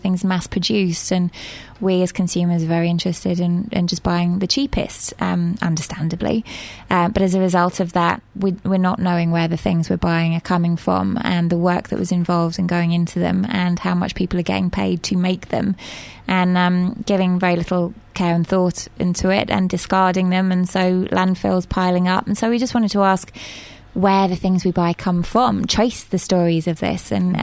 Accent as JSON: {"language": "English", "region": "England", "country": "United Kingdom", "also_born_or_lived": "Mexico", "said": "I'm from England. I like tea."}